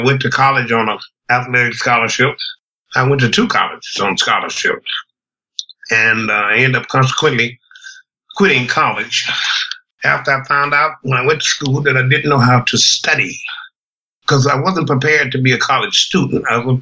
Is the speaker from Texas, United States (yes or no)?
no; Mississippi, United States; moved away as an adult; which I was a country boy, I'm from Mississippi